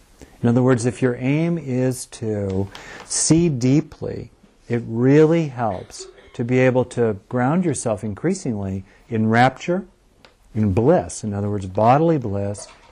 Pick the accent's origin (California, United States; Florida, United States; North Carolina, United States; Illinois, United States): California, United States; Yep, Disneyland's open. I grew up in Southern California.